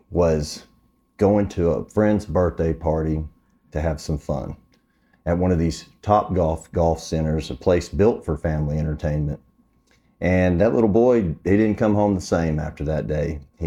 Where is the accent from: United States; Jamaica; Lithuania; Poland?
United States; Oklahoma; I'm a trial lawyer from Oklahoma.